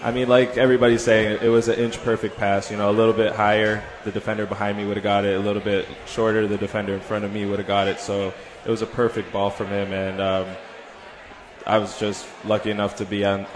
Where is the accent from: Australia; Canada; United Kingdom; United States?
Canada; I'm born and raised in Canada.